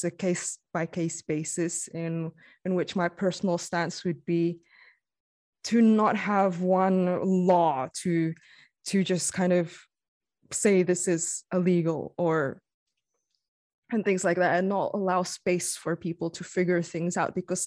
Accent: New Zealand; now in Indonesia; because I grew up in New Zealand, right? And it's legal over there. And it's very accessible. And when I moved back to Indonesia in 2013

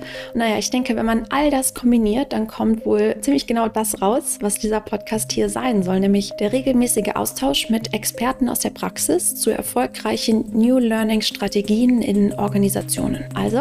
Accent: Rhineland, Germany; now in Hamburg, Germany; dein Podcast-Host. Ich komme aus dem Rheinland, ich wohne in Hamburg

